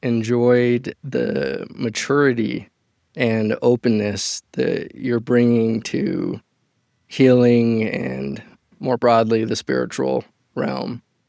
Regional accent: Utah, United States; You studied under a Nobel Prize winner here in my home state, Utah, at the University of Utah.

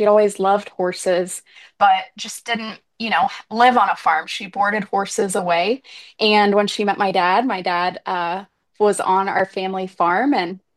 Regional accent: Ohio, United States; I grew up in South Central Ohio on my family's purebred limousine and Limflex cattle operation.

